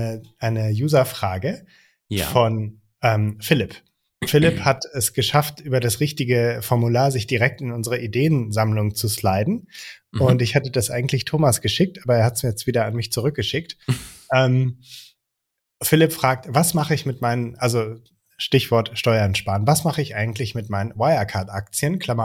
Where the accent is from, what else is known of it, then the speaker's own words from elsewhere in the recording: Netherlands; damals lebten wir noch in Holland und hatten wir den Leuten da irgendwo auf dem Land erzählt, ja, wir kommen aus Holland